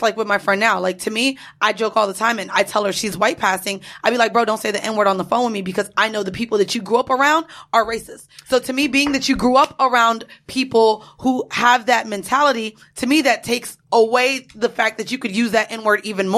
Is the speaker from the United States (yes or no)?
yes; Florida, United States; Yeah, now, because, I mean, we're from Florida.